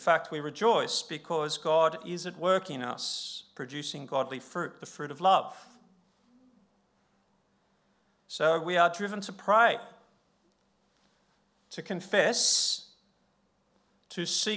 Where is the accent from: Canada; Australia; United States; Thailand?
Australia; Queensland; growing up in the Queensland sun.